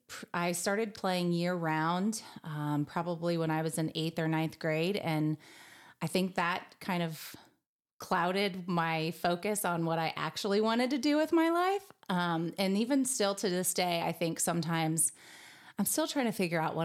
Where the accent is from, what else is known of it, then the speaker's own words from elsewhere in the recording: Lebanon, Ohio, United States; So I grew up in Lebanon, Ohio. It's about an hour from here across the border, and went to Lebanon schools all growing up, Lebanon High School